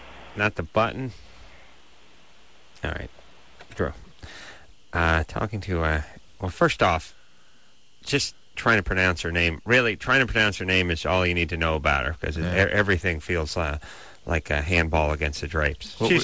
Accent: North Hollywood, California, United States; I'm from North Hollywood.

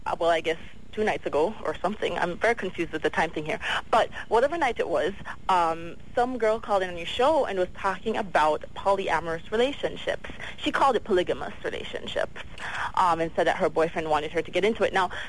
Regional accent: Jamaica; moved away; I'm originally from Jamaica.

